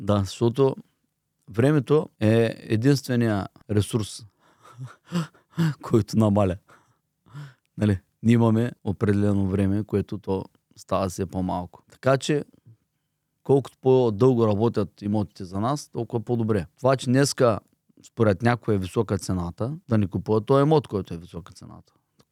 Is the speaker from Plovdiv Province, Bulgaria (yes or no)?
no; Varna, Varna Province, Bulgaria; аз съм от Варна, основно сме от Варна във фирмата